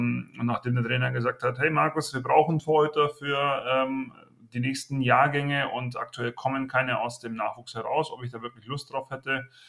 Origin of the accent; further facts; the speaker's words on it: Augsburg, Bavaria, Germany; Für mich als Augsburger hervorragend